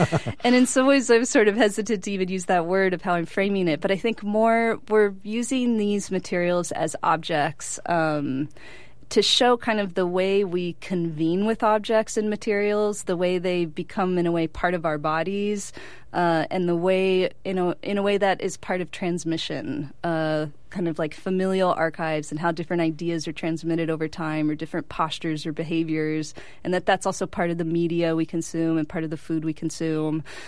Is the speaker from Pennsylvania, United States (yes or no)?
no; San Diego, California, United States; And then Martita, actually, she grew up in Tijuana and I grew up in San Diego.